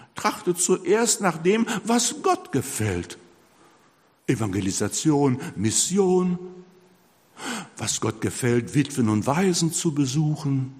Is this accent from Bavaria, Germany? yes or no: no; North Rhine-Westphalia, Germany; ich komme ja aus dem Ruhrgebiet, hatten wir kaum was zu essen